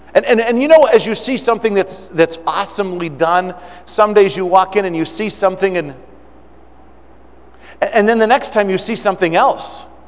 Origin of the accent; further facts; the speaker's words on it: United States; I was excited. I'm an American. I'm part of a bunch of people that liberated the world